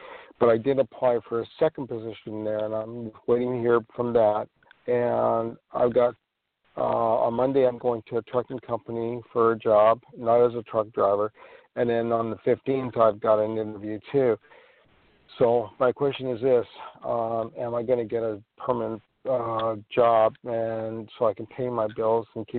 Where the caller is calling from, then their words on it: New York, United States; I'm calling from New York, and a couple weeks ago, I was fired from my job.